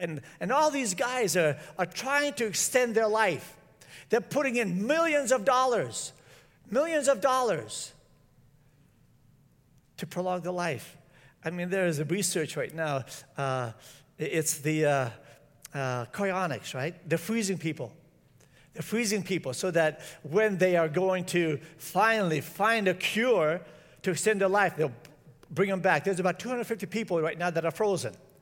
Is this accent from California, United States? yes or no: yes; San Francisco, California, United States; I was from San Francisco, and I was raised with black kids